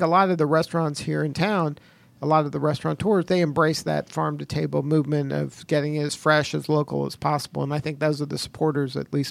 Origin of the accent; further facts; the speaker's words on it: Miami, Florida, United States; I grew up in Miami, Florida, and in our backyard, we had a bunch of fruit trees, like grapefruits and key limes and things like that.